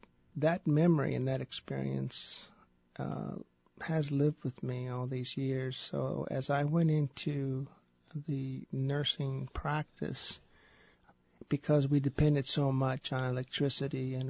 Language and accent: English; Sylmar, California, United States; I grew up in Sylmar.